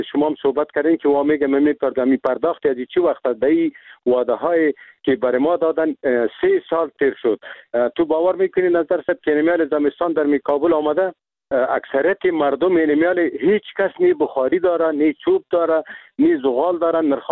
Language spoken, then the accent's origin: Persian; Afghanistan; ما خود مسلمان هستیم، ما افغان هستیم، از این ملت هستیم، اینمی زندگی کردیم، دمی جا تولد شدیم